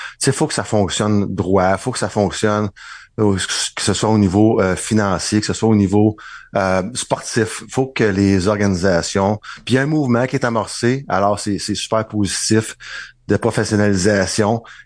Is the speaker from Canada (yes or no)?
yes; Quebec, Canada; je suis natif des Laurentides.